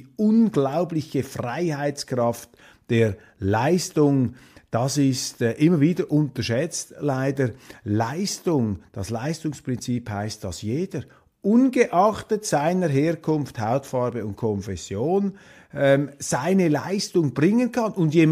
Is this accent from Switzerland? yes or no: yes; Switzerland; Bald sind wir Schweizer dann vor den Deutschen.